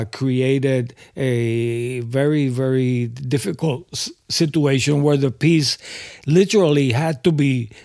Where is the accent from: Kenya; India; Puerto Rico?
Puerto Rico; born there; I am an artist. I was born in Puerto Rico.